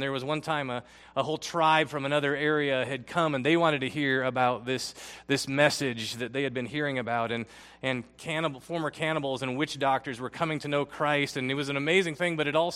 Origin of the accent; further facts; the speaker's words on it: Philippines; I grew up in the Philippines there in Asia.